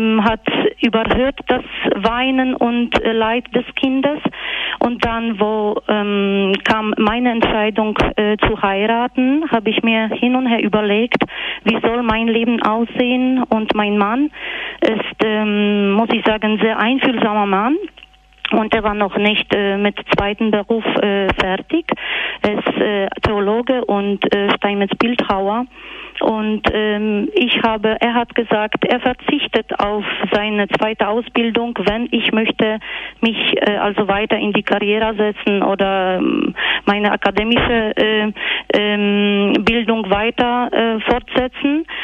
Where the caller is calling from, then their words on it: Switzerland; ich rufe aus der Schweiz, selber bin keine Schweizerin.